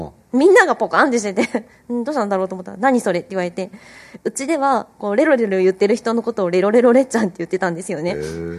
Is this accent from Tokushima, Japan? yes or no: no; Fukuoka, Japan; 生まれも育ちも福岡市内です、